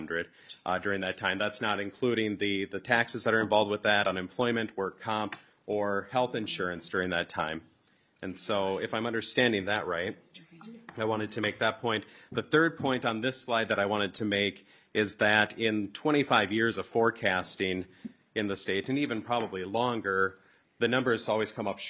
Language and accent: English; South Dakota, United States; about 8 miles from the Iowa border. Iowa right now is trying to purchase us, and just this last year, my hometown was included in the Sioux Falls metropolitan area.